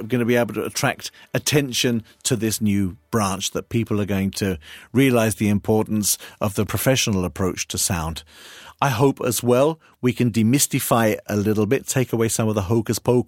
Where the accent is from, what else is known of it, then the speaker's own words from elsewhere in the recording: United Kingdom; now in Hamburg, Germany; I live in Hamburg, Germany. I'm British